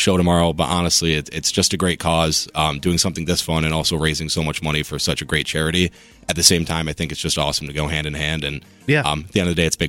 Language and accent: English; Rochester, New York, United States; So I'm 26 years old. I grew up in Rochester.